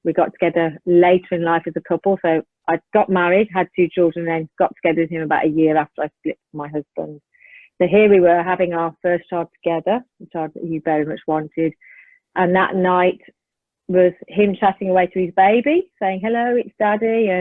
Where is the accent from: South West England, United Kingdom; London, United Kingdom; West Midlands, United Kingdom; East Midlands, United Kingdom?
West Midlands, United Kingdom; Birmingham; I come from Birmingham, but I can be posh with my chaise-long.